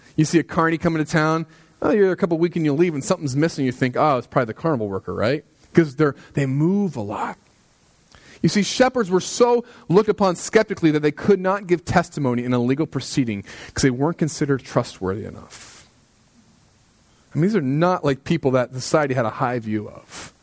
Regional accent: United States; Okay. I'm an American, I don't know.

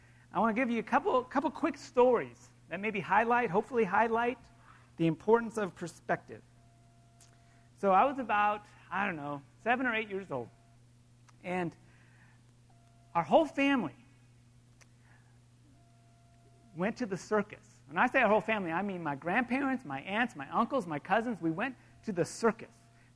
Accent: Los Angeles, California, United States; Now, to be fair, I grew up in Los Angeles.

